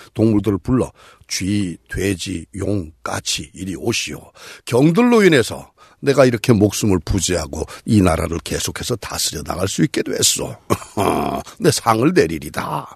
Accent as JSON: {"language": "Korean", "town": "Gyeongsan", "region": "North Gyeongsang", "country": "South Korea", "tie": "born or raised there", "said": "우리 저 제 고향인 경산에서 태어나신 분입니다."}